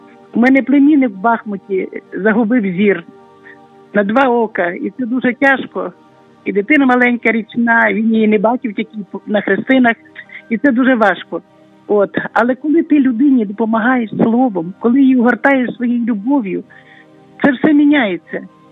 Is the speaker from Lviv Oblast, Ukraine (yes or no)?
yes; Lviv, Lviv Oblast, Ukraine; Тож ми, львів'яни, бажаємо вам радості, світла.